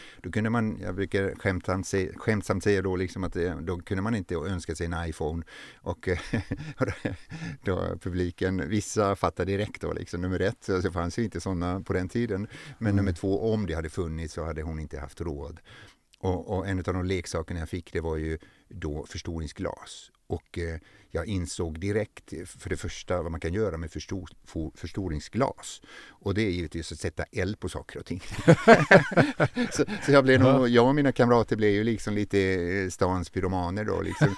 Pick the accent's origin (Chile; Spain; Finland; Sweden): Finland; born there; Ja, jag är född i Finland och i en stor familj, eller ja, vi blev många, 8 barn